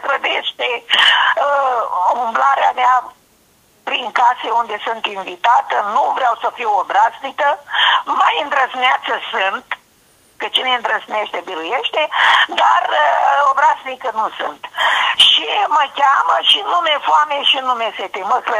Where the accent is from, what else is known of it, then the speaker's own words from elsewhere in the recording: Maramureș County, Romania; Eu sunt din Maramureș